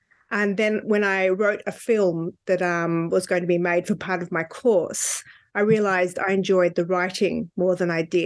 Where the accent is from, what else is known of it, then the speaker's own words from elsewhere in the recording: Australia; I'm an Australian author.